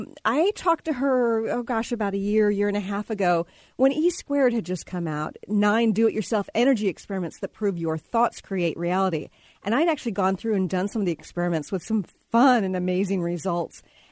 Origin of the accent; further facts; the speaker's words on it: Texas, United States; Yeah, I'm from Texas originally